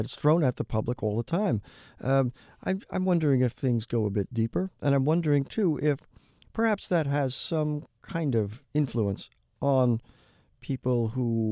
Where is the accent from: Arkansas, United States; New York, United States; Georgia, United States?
New York, United States; Peekskill; now in California, United States; even though I'm a California guy now, I was born and raised in Peekskill, New York.